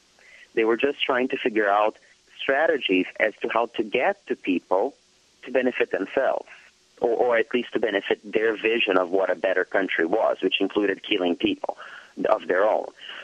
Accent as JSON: {"language": "English", "country": "Brazil", "tie": "born or raised there", "second_language": "English", "said": "I was raised in Brazil."}